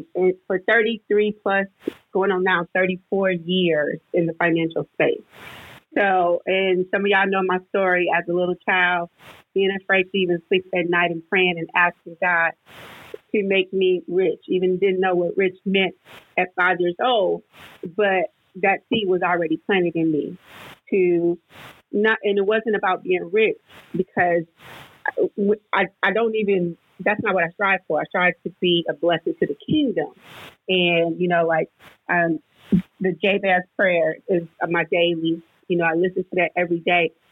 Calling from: Houston, Texas, United States; Listen, I'm tapping in from Houston, Texas.

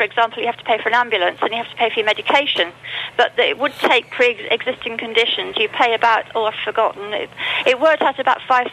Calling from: Alicante, Valencian Community, Spain; Alicante.

